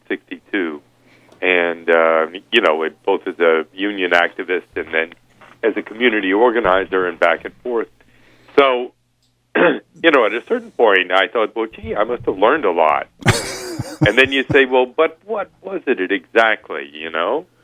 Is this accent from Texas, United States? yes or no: yes; Texas, United States; now in Cambridge, United States; Well, I live in Cambridge, Massachusetts